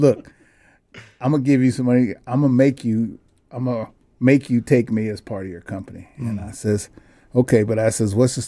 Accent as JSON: {"language": "English", "town": "Sacramento", "region": "California", "country": "United States", "tie": "born or raised there", "said": "my hometown of Sacramento."}